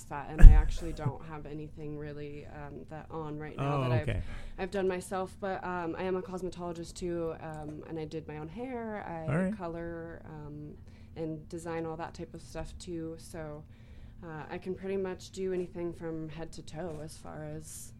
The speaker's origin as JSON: {"language": "English", "town": "Spokane Valley", "region": "Washington", "country": "United States", "tie": "born or raised there", "said": "I'm born and raised in Spokane, Spokane Valley specifically"}